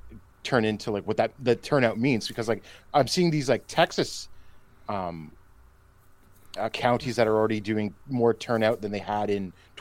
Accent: Canada; I say this as a Canadian

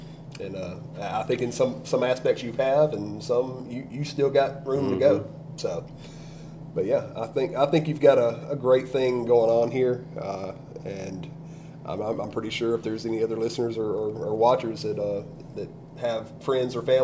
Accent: Alabama, United States; I was born and raised in Alabama, too, and, you know, but you know, we're so close to the Mississippi line that it's Mississippi's a big part of our life, too.

